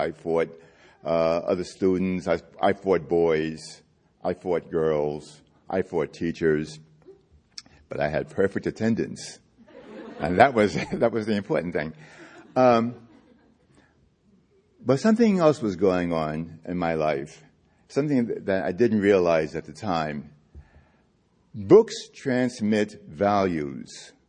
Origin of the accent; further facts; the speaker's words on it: New York City, New York, United States; Because I loved growing up in Harlem. Harlem, well, why shouldn't I love it? That's where I was raised in a foster home, right? My foster parents were in Harlem.